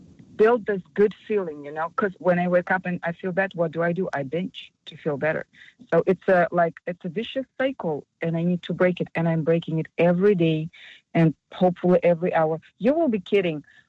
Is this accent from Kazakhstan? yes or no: yes; Kazakhstan; first language Russian; English is a second language; I'm from another country, living in this country. I'm from Kazakhstan. My first language is Russian